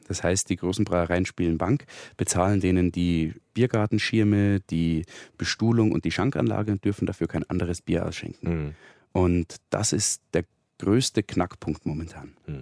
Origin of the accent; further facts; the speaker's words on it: Waakirchen, Bavaria, Germany; Also in meinem Heimatort Waakirchen gibt es den Getränkemarkt Rinne.